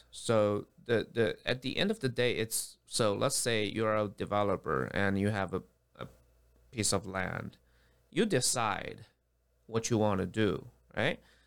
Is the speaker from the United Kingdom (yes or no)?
no; China; now in United States; I come from China.